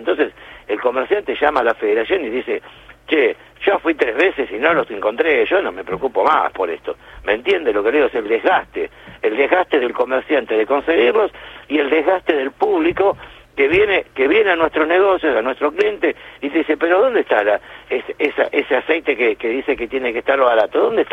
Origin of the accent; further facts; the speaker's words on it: Argentina; lo digo con mucho orgullo como argentino